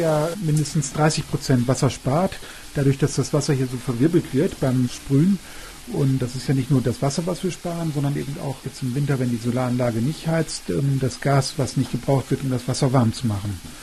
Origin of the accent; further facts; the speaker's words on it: Northern Germany, Germany; now in Düsseldorf, Germany; Wir kommen ja ursprünglich aus Norddeutschland, da ist es schon schlecht, ohne Auto sich fortzubewegen.